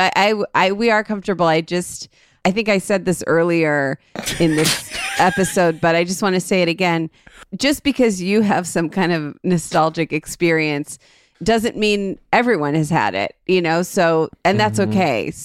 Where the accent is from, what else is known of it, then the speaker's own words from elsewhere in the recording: Ohio, United States; that's so funny that we're all from suburbs of Cleveland.